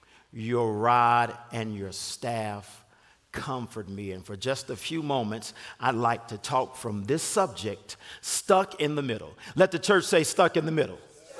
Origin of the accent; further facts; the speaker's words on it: Gary, Indiana, United States; I'm from Gary, Indiana originally, and a guy that grew up about four blocks from my house wrote a song